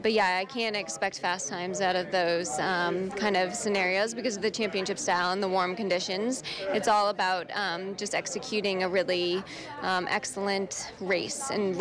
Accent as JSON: {"language": "English", "country": "United States", "said": "today's performance puts me number two all-time as an American"}